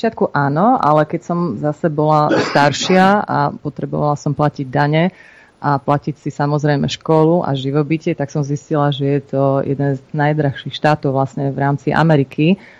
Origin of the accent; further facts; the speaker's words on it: Prešov, Prešov Region, Slovakia; No tak ja som vyrastala v Prešove, otec je z Prešova a ja od útleho decka som inklinovala k zvieratkám.